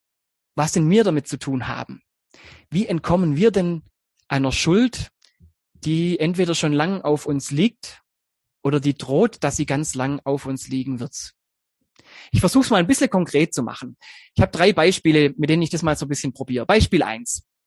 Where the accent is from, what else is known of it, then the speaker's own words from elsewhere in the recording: Germany; Vielleicht ist es euch auch schon mal gegangen, wenn ihr im Ausland gesagt habt, ja, ich komme aus Deutschland und dann sofort diese Verbindung da war.